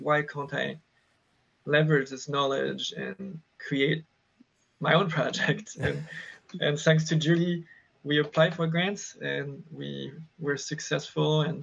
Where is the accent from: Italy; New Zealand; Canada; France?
France; moved away as an adult; now in United States; Yeah, I grew up in France in countryside, similar region as the Dufflens, but the French version